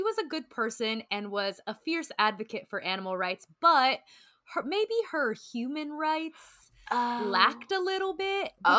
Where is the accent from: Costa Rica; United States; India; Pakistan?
Costa Rica; Puerto Viejo; she grew up in a really humble household in Puerto Viejo, which is my hometown.